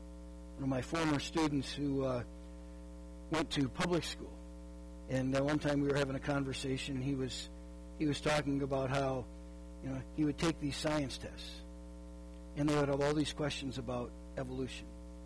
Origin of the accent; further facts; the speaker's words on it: Ortonville, Minnesota, United States; My hometown newspaper growing up is called the Ortonville Independent. Now, the name of the town itself tells you, I mean, you can just imagine what kind of a town Ortonville would be, okay?